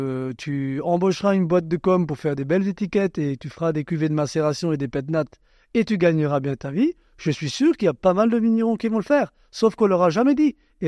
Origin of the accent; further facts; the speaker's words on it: Grand Est, France; Et on est combien d'Alsaciens ?